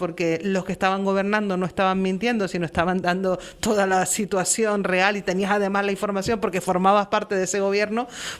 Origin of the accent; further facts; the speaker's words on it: Canary Islands, Spain; para eso está nuestra representación como canarios en el Congreso de los Diputados